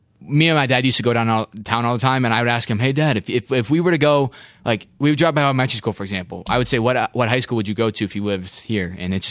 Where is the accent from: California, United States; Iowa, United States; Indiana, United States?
Iowa, United States; West Des Moines; also born or lived in Waukee; Well, actually, so I was born in Des Moines. The Mercy Hospital right next to the Casey Center. I was actually born there, and then we moved to West Des Moines.